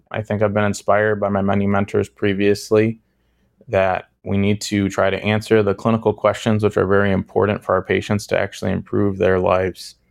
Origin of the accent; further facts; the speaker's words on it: Chicago, Illinois, United States; I was born and raised in Chicago. My wife is also from Chicago. And so it's exciting to come back home to Chicago.